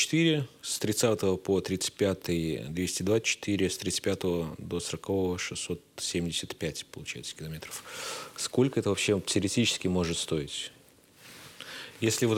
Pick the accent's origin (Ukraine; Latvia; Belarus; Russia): Latvia; Rēzekne, Latgale; Возьмем, к примеру, Резекне. Мой родной город, со всем уважением и любовью к нему отношусь